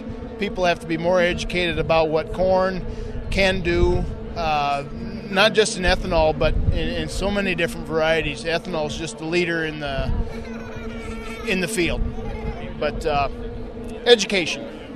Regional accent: Clarksville, Iowa, United States; I'm from Clarksville, Iowa.

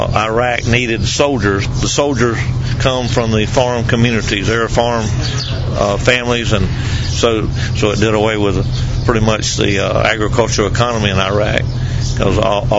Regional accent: Florida, United States; I'm from North Florida.

